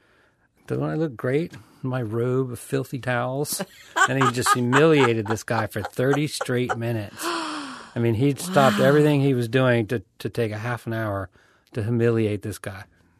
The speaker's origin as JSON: {"language": "English", "region": "Louisiana", "country": "United States", "said": "They found out I was from Louisiana. I'm like, we should do a Cajun thing at dinner."}